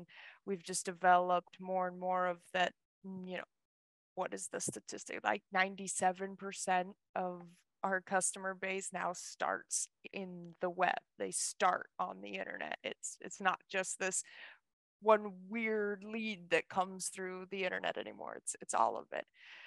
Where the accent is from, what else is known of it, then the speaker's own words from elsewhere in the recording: Tucson, Arizona, United States; now in San Diego, United States; We were both born and raised in Tucson. Absolutely love it there. But we were just ready to try something new out. And we discovered San Diego.